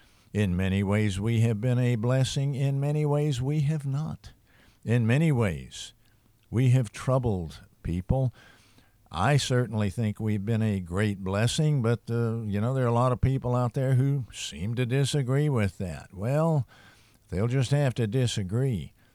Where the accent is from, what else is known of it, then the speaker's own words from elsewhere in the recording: United States; I am obviously an American. My people came to this country largely from Ireland, but we came a long time ago.